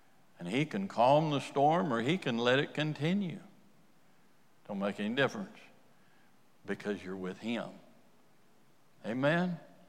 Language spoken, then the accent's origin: English; United States; And I am American top to bottom.